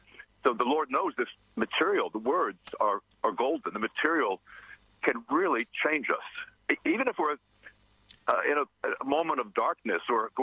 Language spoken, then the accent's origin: English; United States; now in United Kingdom; In Britain, where we live, we say amen. A lot of the U.S. says amen. I'm American, but I was brought up saying amen.